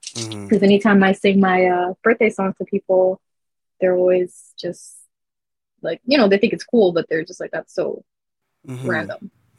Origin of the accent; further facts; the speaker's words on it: Brooklyn, New York, United States; I'm from New York City, Brooklyn.